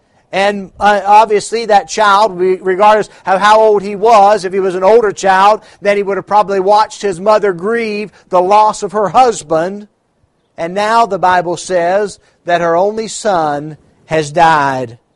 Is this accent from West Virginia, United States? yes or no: yes; West Virginia, United States; And for my home state of West Virginia, just a shout out that Mother's Day was started in Grafton, West Virginia